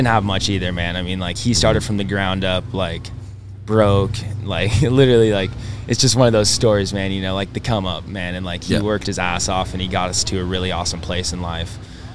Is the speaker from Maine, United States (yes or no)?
no; Red Lodge, Montana, United States; I'm 22 years old. I was born and raised in Red Lodge, Montana, right at the base of the Beartooth Pass.